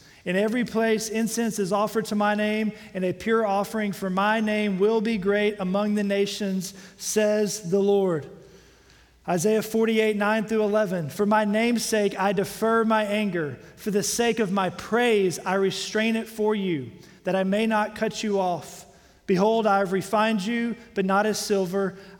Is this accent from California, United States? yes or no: no; Livingston, Texas, United States; I grew up in Livingston, not far from here. And so it's good to be back in the Piney Woods.